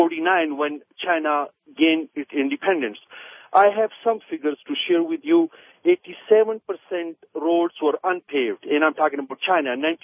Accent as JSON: {"language": "English", "country": "Pakistan", "said": "I'm from Pakistan."}